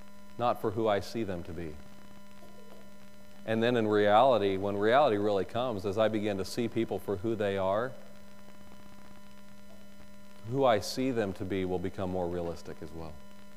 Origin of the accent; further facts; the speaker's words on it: North Carolina, United States; I grew up in the South. My parents are both Southerners. I grew up in North Carolina, spent most of my life in North Carolina.